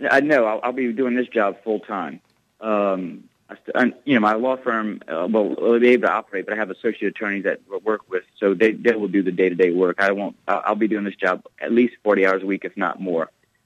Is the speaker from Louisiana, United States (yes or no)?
yes; Louisiana, United States; I grew up in South Louisiana, and I'm a hunter and fisherman.